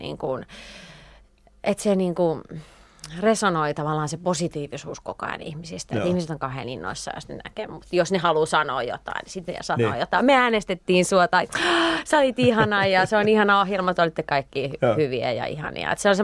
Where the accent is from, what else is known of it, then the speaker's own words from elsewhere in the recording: Viiala, Pirkanmaa, Finland; Mä oon Viilassa syntynyt. Tai Tampereen vieressä.